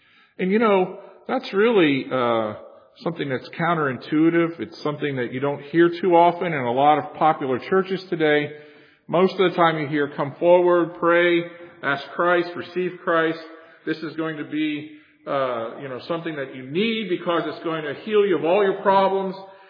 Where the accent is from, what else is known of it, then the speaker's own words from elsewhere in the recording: Florida, United States; I grew up in Florida, and even to this day, when I go back and visit, and I get down by the ocean